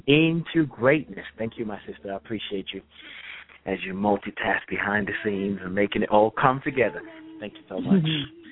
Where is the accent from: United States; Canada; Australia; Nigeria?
Nigeria; now in England; I was born in England, like grew up in Nigeria, and then came back to England.